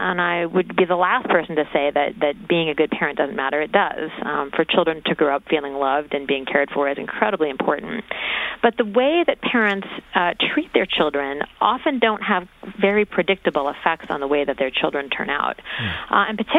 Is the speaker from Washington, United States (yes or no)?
yes; Tacoma, Washington, United States; he and a number of other serial killers are from my hometown of Tacoma, Washington.